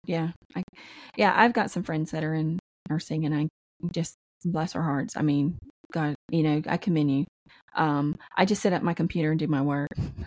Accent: Louisiana, United States; And I'm from the South and sometimes we're not the smartest people in the world. Please don't hate me on that. But I'm from

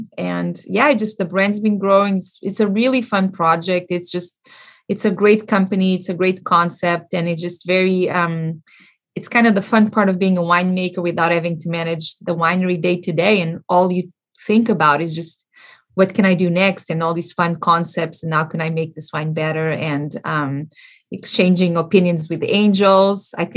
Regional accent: Portugal; now in United States; So I'm originally from Portugal. I was born and raised in Portugal and I moved to California.

